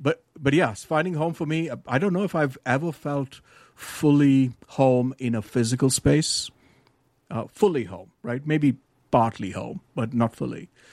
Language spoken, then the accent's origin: English; India; moved away as an adult; now in United States; So, you know, I was born in India and spent my childhood there. And I came here for grad school a long time ago.